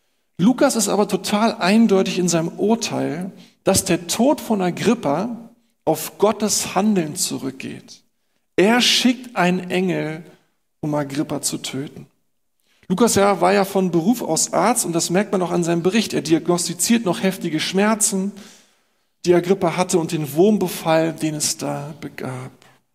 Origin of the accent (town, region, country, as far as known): Berlin, Germany